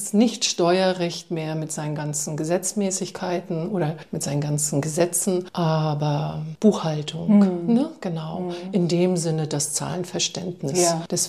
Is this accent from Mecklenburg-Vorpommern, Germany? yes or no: yes; Neubrandenburg, Mecklenburg-Vorpommern, Germany; moved away as an adult; in Neubrandenburg, in der Stadt, wo ich groß geworden bin.